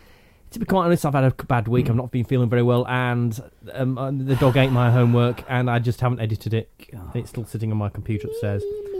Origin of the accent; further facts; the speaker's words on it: England, United Kingdom; I, of course, didn't go and see Santa Claus because I'm English.